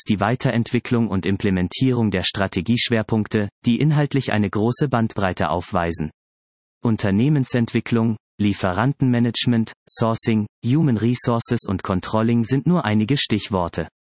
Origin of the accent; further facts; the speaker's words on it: Germany; Und zwar in Asien, mit direktem Bezug zu meiner Heimat Deutschland.